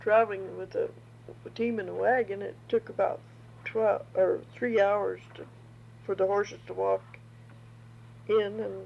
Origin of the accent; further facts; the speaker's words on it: Green River, Wyoming, United States; also born or lived in Colorado; I was born in Green River, Wyoming, yes. January 20th, 1918. I've lived here nearly all my life.